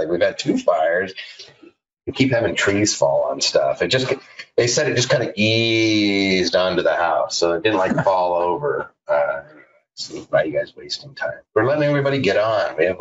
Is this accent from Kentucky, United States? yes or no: no; Media, Pennsylvania, United States; Texas, Pennsylvania, my hometown. Grew up in media.